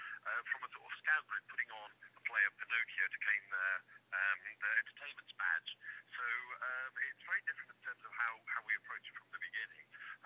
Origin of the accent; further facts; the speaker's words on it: Gosforth, North East England, United Kingdom; myself, actually, up there in Gosforth. I think he was probably glad to move me on somehow. I've lost my accent since, but I came back for university and had three fantastic years at university.